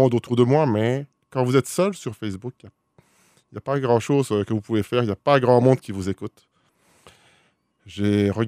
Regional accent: Belgium; Je suis belge, né d'un père belge, d'une mère japonaise, et j'ai vécu toute mon enfance en Belgique.

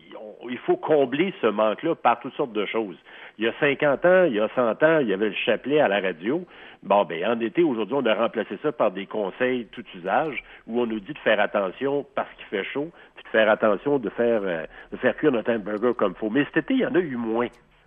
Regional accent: Quebec, Canada; dans notre actualité domestique chez nous au Québec

